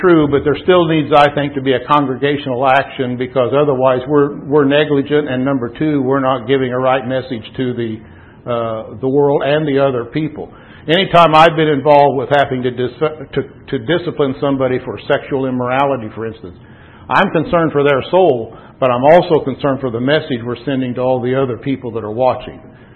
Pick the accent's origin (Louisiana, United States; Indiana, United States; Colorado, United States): Indiana, United States; 90% of the disfellowshipping in the congregation I grew up in Indiana were bad attendance.